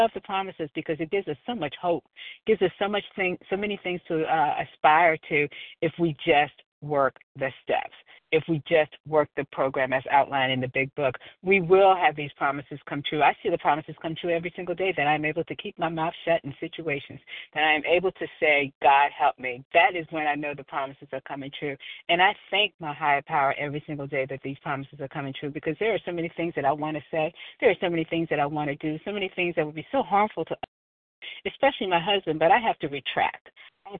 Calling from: Georgia, United States; I'm calling from Georgia.

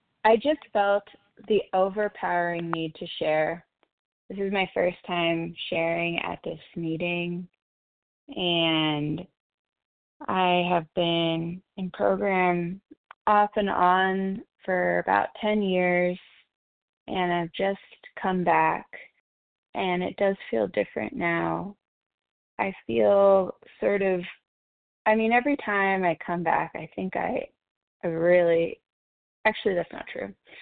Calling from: Oregon, United States; I'm from Oregon.

